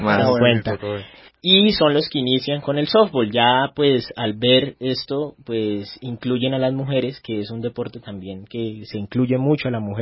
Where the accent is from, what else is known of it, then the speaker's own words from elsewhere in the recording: Puerto Bogotá, Cundinamarca, Colombia; also born or lived in Medellín; Puerto Bogotá, Cundinamarca.